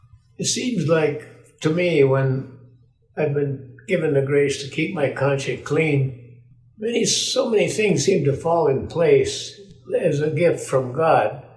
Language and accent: English; Hancock, Michigan, United States; born there; also born or lived in Montana; now in Seattle, United States; I was born in Hancock. Then I was part of the congregation in Montana.